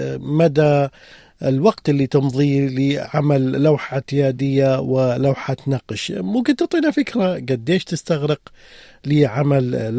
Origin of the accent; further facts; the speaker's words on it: Iraq; يعني إحنا كعراقيين